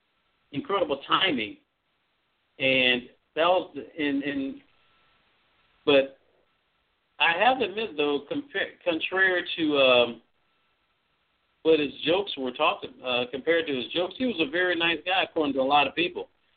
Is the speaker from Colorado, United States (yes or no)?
no; Macon, Georgia, United States; for those who are listening in Central Georgia, particularly my hometown, Macon, Macon, GA.